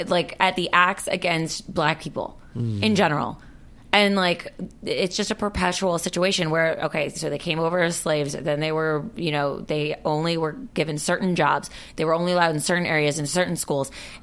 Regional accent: Miami, Florida, United States; I'm also from Miami. I'm right. also so many other things. Like, I could also, everything that happened in Miami, I could be like, well, those are my people.

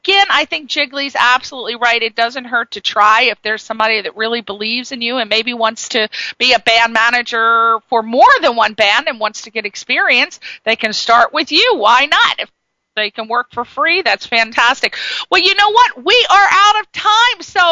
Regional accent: Connecticut, United States; accent: East Coast; You know, we got the East Coast accent. I know you can hear mine as well, even though I'm from Connecticut.

